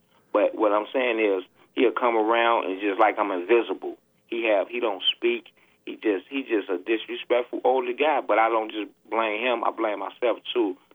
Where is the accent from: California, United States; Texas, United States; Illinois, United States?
Illinois, United States; Chicago; I've been through a lot of things as a young man growing up in Chicago.